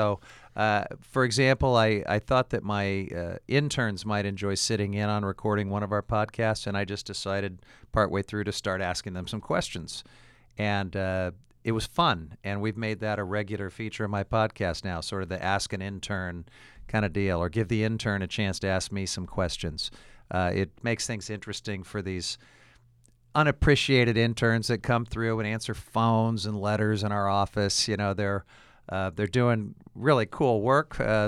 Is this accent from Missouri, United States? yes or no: yes; Independence, Missouri, United States; So you noted that I'm from Independence, Missouri. That's a politically significant place. It's the home of Harry S. Truman.